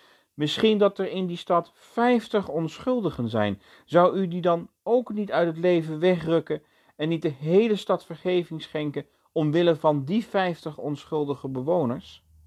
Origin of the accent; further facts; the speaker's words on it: Netherlands; Daar zijn wij Nederlanders goed in.